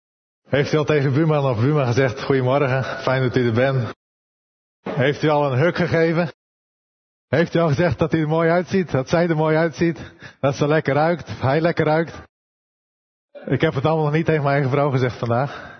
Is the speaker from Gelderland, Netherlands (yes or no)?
no; Hardinxveld-Giessendam, South Holland, Netherlands; moved away as an adult; also born or lived in Rio de Janeiro / São Paulo; now in Ritápolis, Brazil; Ik ben getrouwd met Danielle. Wij komen oorspronkelijk uit Hanningsveld-Giessendam. En werken sinds 2005 in Brazilië. Daar hebben we eerst 3 jaar in Rio de Janeiro gewoond. Daarna 3 jaar in São Paulo.